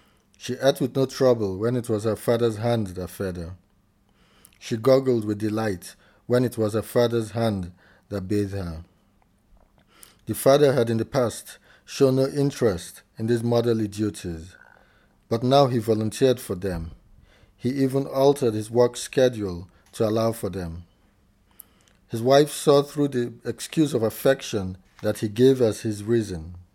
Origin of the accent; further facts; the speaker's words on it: Nigeria; I'm a Nigerian writer who was in Civitella in August to September 2018.